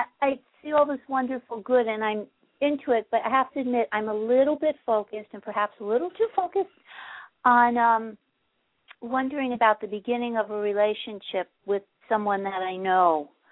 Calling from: New Jersey, United States; I'm in New Jersey.

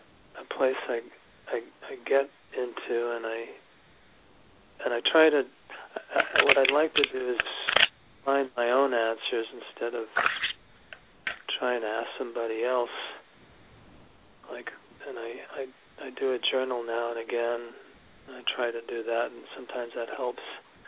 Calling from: Arlington, Massachusetts, United States; I'm calling from Arlington, Massachusetts. Arlington, Massachusetts, yeah.

